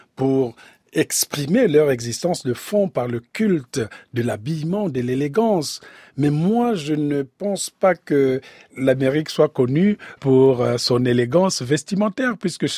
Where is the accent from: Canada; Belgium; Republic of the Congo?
Republic of the Congo; quand j'étais petit au Congo-Brazzaville